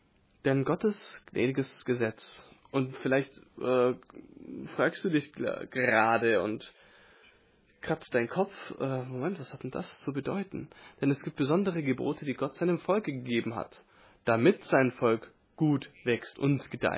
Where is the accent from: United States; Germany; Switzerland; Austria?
United States; Mississippi; born or raised there